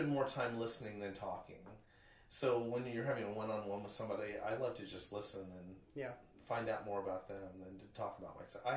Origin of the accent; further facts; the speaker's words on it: Fayetteville, Arkansas, United States; I remember I grew up in Fayetteville, Arkansas, and there was no, I don't think I even know anybody that smoked in high school.